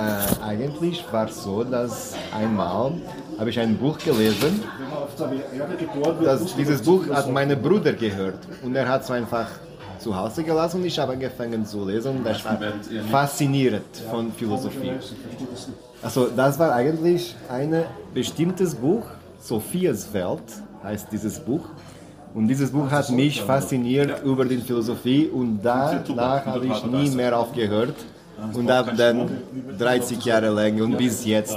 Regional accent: Portugal; German is a second language; ich komme aus Portugal.

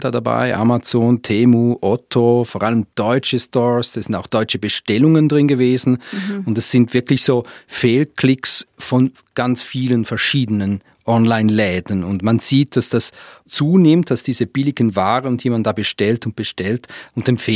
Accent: Switzerland; sind wir Schweizer Europameister im Zurückschicken.

